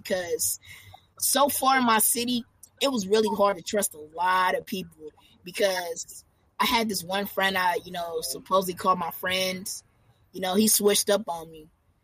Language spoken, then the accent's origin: English; Sacramento, California, United States; It came from my city. I'm from Sacramento, California, born and raised.